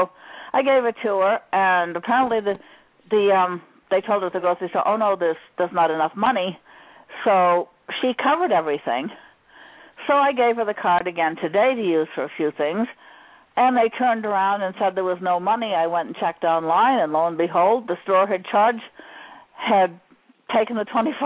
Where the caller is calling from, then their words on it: Maine, United States; in Maine.